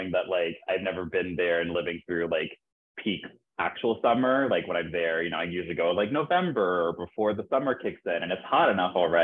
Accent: California, United States; now in Brooklyn, United States; I'm originally from California, but from like the San Francisco Bay Area. But yeah, I've been here in New York for about 6.5 years.

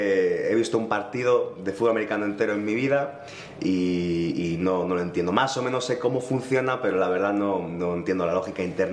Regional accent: Madrid, Community of Madrid, Spain; moved away as an adult; ha sido mi única ciudad donde he vivido hasta los 26 años, que emprendí la aventura de irme a Nueva Zelanda, pero soy madrileño, castizo, y bueno, de ahí es mi papá, y mi mamá es de Toledo, que es de una ciudad cerquita de Madrid.

